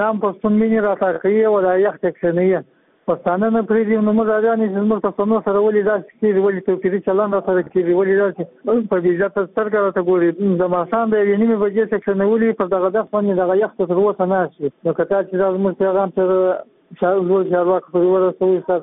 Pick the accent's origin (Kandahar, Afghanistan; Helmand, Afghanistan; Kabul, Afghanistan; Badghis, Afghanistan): Kandahar, Afghanistan; زه د کندهار اوسیدونکو یم